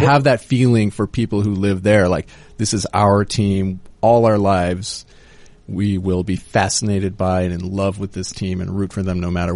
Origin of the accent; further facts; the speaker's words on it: Oregon, United States; I'm from Oregon.